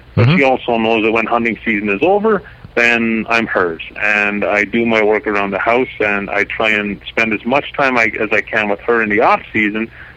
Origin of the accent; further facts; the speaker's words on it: Ireland; moved away; Because we have four children and we emigrated from Ireland many years ago, and we don't have a lot of extended family.